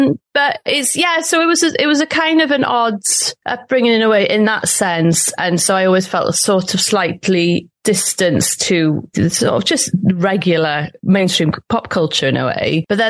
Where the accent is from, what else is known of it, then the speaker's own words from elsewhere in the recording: Cardiff, Wales, United Kingdom; when you're raised in Wales in a Welsh speaking community in a way, even though I grew up in Cardiff, there's a lot of Welsh around outside of school as well.